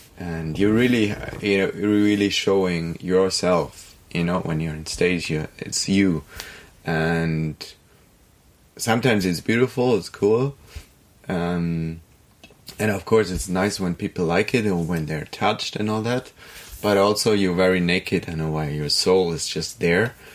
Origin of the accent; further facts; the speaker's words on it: Freiburg, Baden-Württemberg, Germany; My childhood, I grew up in Freiburg